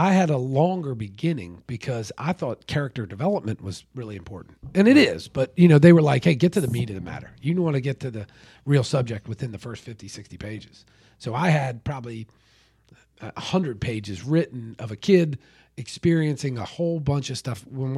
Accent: Towson, Maryland, United States; I grew up in the Baltimore area. Towson is the neighborhood. Okay. Which is a lacrosse neighborhood, kind of.

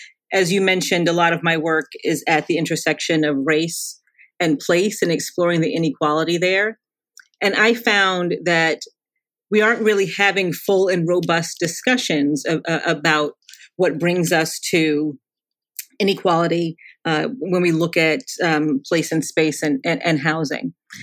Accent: Connecticut, United States; And I grew up in Connecticut, one of the richest states in the country, but deep poverty, deep inequality, deep segregation.

